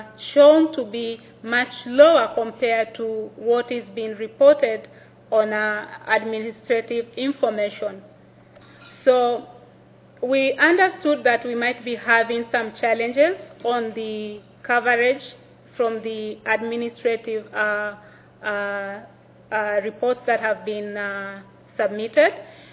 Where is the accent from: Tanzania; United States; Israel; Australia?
Tanzania; from Tanzania, and I work with Helen Keller International